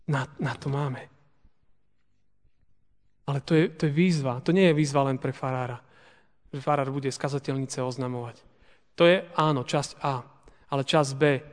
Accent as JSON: {"language": "Slovak", "region": "eastern Slovakia", "country": "Slovakia", "said": "A nie preto, že možno sme z východu, východniari a sme boli zvyknutí možno na Bardejov, kde bolo 400-500 ľudí a všetky vekové kategórie."}